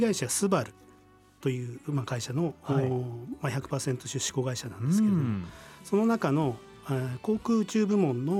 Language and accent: Japanese; Yokohama, Kanagawa, Japan; also born or lived in Tokyo; 神奈川県の横浜市で、ですから小学校中学校は、横浜市立の学校を卒業しています。